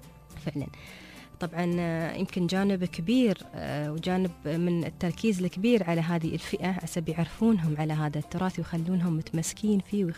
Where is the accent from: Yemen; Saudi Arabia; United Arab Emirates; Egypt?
United Arab Emirates; Abu Dhabi; عندنا في أبوظبي كذلك عندهم أنواع معينة.